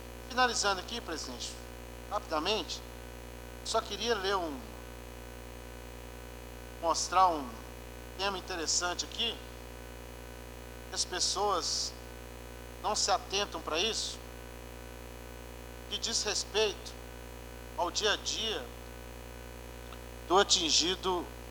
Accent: Minas Gerais, Brazil; Eu sou de Minas Gerais, eu sou mineiro.

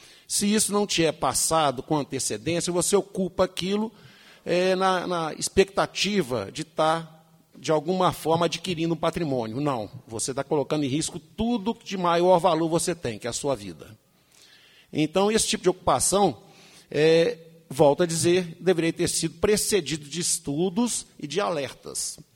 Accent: Ouro Preto, Minas Gerais, Brazil; Sou morador de Ouro Preto, nasci em Ouro Preto, tenho meus 53 anos, resido aqui.

